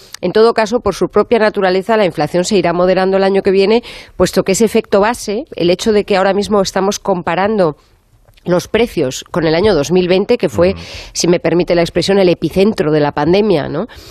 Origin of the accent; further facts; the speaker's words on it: Spain; Sí, la verdad es que cómo somos los españoles, ¿no?